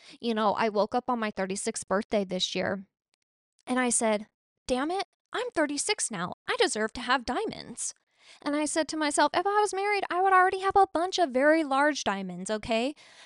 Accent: Arizona, United States; And so I'm from Arizona. I'm not from Scottsdale

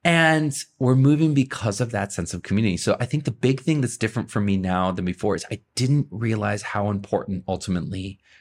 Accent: United States; Like I'm more excited about moving back to the States and being an American than I ever have been before.

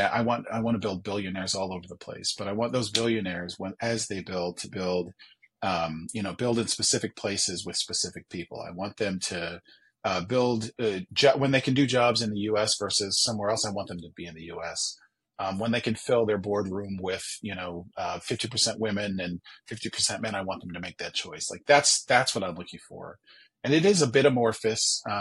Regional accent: Buffalo, New York, United States; I'm from Buffalo originally, which is where I am now.

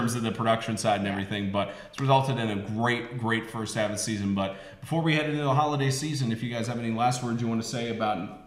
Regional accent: the South, United States; You know, I'm from the South.

